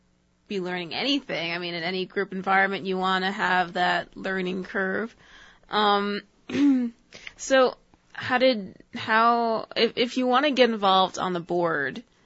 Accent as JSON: {"language": "English", "town": "New York City", "region": "New York", "country": "United States", "said": "And I come from New York City, where you need to recycle too."}